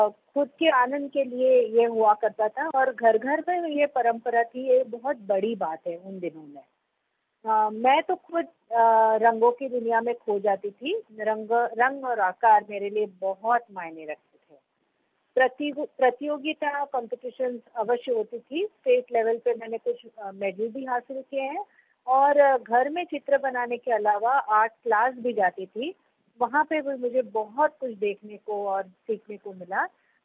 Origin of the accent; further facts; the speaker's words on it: Kolkata, West Bengal, India; हम कलकत्ता में पले, जहाँ पे वो वातावरण बड़ा ही कलामय था।